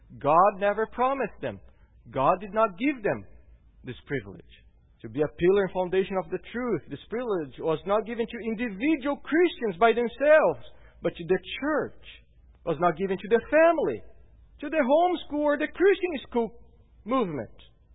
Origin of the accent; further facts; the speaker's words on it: Brazil; How about me? I come from Brazil.